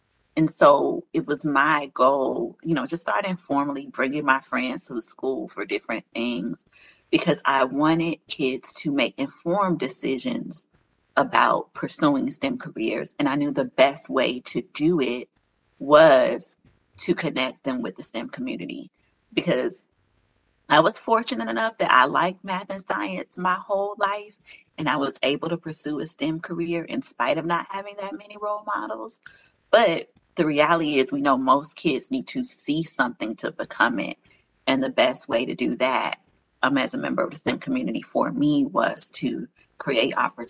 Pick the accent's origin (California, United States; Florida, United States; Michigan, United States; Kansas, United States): Florida, United States; Miami; I'm a Florida native. Well, not Florida. I'm from Miami. And, you know, folks in Miami consider us, you know, a city of our own and everybody else is Florida.